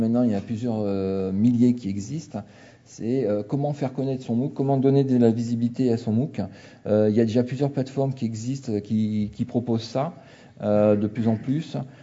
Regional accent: Lyon, Auvergne-Rhône-Alpes, France; puisqu'on est lyonnais, on va parler de cuisine

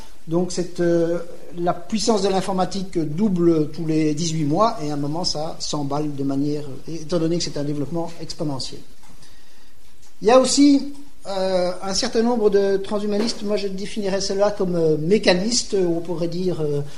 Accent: Belgium; puisque je viens de Belgique

